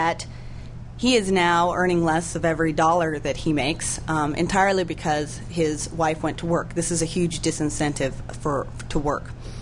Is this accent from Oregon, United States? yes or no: yes; Oregon, United States; I spoke to a woman who is out in Oregon, my home state